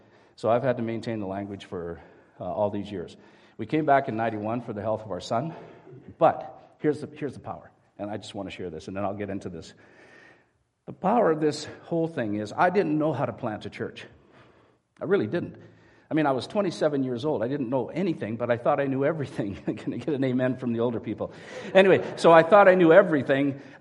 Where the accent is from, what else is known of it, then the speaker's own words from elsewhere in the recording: Canada; I went, oh, right. I'm a Canadian.